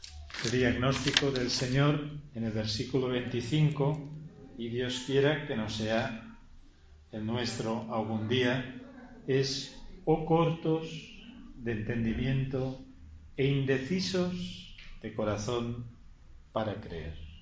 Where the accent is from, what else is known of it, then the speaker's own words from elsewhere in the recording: Arenys de Mar, Catalonia, Spain; En mi pueblo, que ya debéis conocer, siempre digo que soy de pueblo, Arenys de Mar